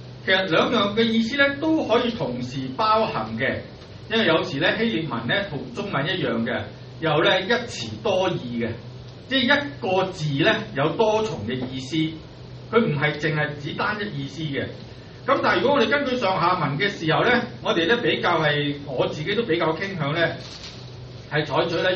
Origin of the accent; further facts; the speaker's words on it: China; 我哋中国人讲咩啊？说话啊嘛